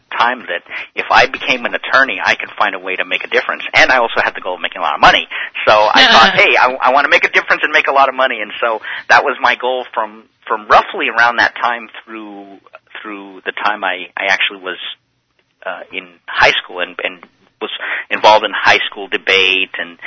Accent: California, United States; born there; I was born in the States, in California

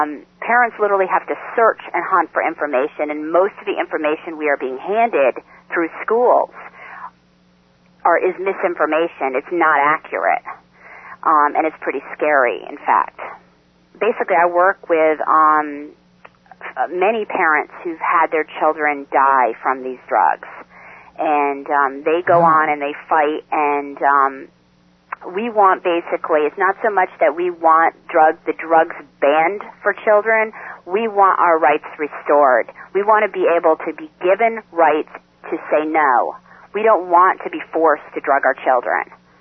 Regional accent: New York, United States; Basically, I'm a mother from New York

